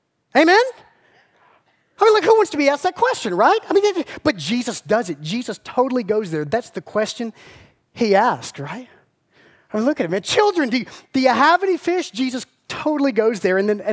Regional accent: Georgia, United States; I'm from South Georgia. I have known some hicks in my life.

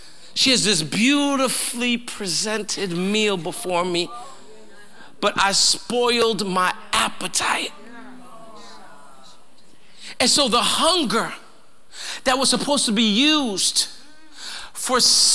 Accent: New York, United States; now in Philadelphia, United States; I'm from New York, so you could talk bad about Philly any day. I'm okay with that. I just live there now.

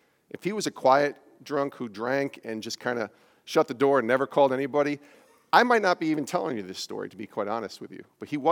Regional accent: Albany, New York, United States; I grew up in upstate New York, by the way. I didn't tell you guys this. I grew up in Albany, New York. That's where I'm from.

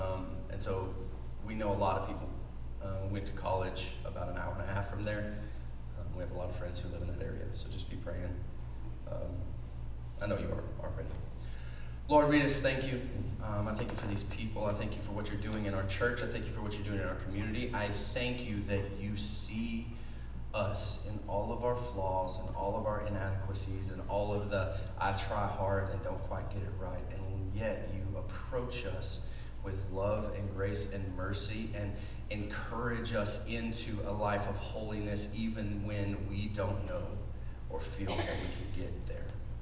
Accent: Texas, United States; All of you know I am from Texas, and so is my wife.

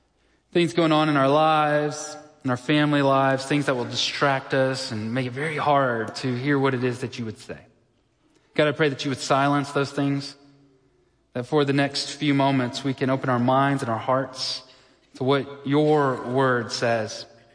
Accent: Texas, United States; as a Texan and as a Baptist, I really like to think so.

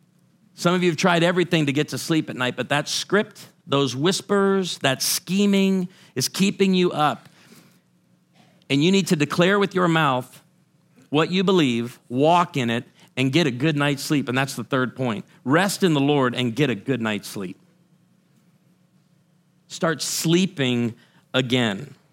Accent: Oswego, Illinois, United States; I grew up in Oswego, Illinois, and our house was a few miles from a McDonald's, and there was a road called Douglas, and it ran parallel to this big neighborhood called Boulder Hill.

